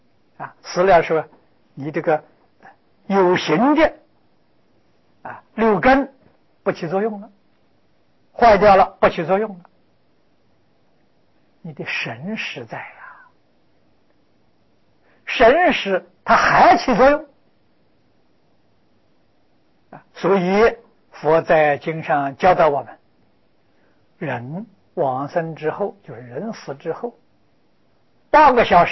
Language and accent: Chinese; China